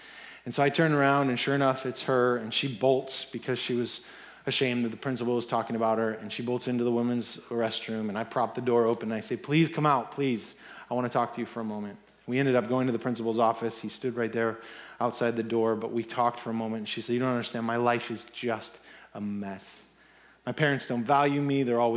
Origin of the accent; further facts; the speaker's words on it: Littleton, Colorado, United States; I was growing up in Littleton. That is my hometown.